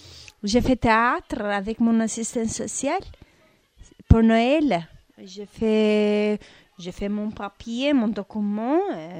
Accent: Albania; French is a second language; now in France; Mon pays d'origine, c'est l'Albanie.

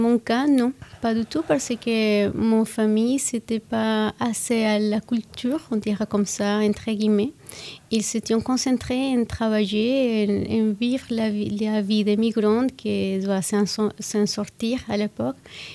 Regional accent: Venezuela; French is a second language; also born or lived in Colombia; Je suis née à la Colombie, mais depuis de très très petite, mon famille a fait la première migration au Venezuela.

